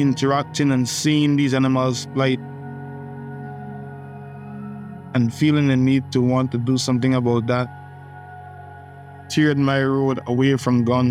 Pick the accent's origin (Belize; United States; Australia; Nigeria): Belize; Belize District; I grew up in a very small village outside of Belize City. It's called Gilles Point Manatee.